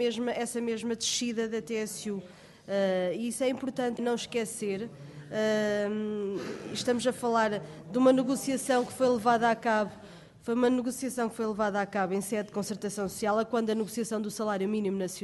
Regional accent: Águeda, Centro, Portugal; eu sou de Águeda. É um concelho onde as IPSS têm uma implantação muito forte

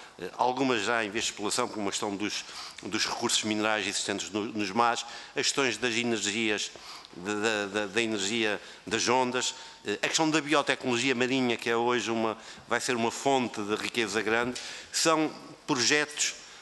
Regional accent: Aveiro, Portugal; Eu sou de Aveiro, portanto é um distrito entre perto do Porto.

